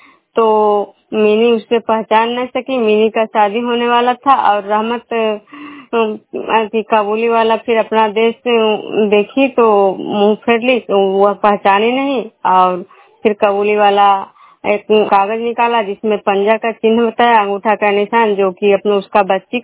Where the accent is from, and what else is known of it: Bihar, India